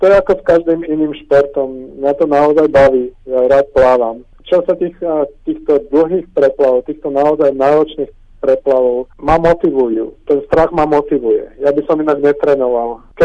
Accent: Žilina, Žilina Region, Slovakia; also born or lived in Bratislava; now in Sydney, Australia; Tak ja som vyrastal v Žiline. Ja žijem v Austrálii posledných 20 rokov, ale predtým som žil v Žiline a v Bratislave.

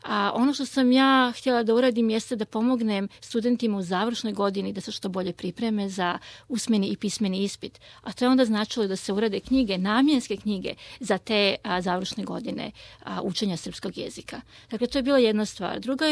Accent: Serbia; now in Australia; Mi smo, mislim, Srbi kao ljudi prilično otvoreni i volimo da pomognemo.

